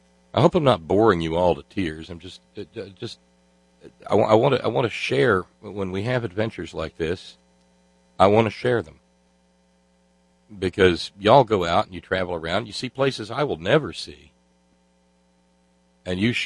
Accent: Florence, Alabama, United States; I grew up in North Florence, just not North Florence, South Carolina, North Florence, Alabama.

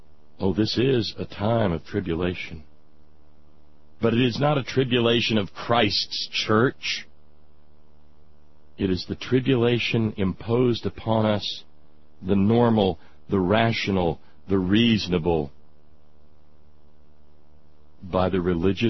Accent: Palmdale, California, United States; also born or lived in Lancaster; Did I mention I'm actually from the Antelope Valley area? Palmdale, then Lancaster?

